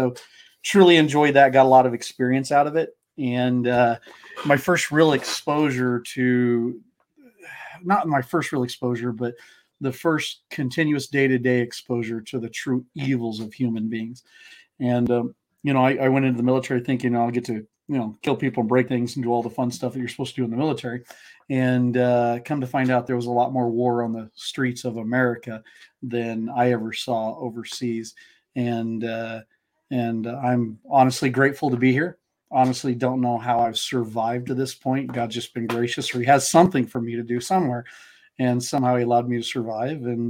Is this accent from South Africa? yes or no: no; Côte d’Ivoire; also born or lived in Canada; I grew up in West Africa, right? Missionary kid. We moved to Canada when I was, I think, 5. And my parents were going to language school in Quebec. And so for French. And then we moved to Côte d'Ivoire, or the Ivory Coast, West Africa